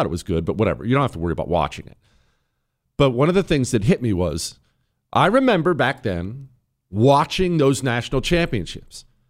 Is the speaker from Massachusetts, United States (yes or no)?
no; Ohio, United States; born there; I'm an Ohio State fan. I was born in Ohio.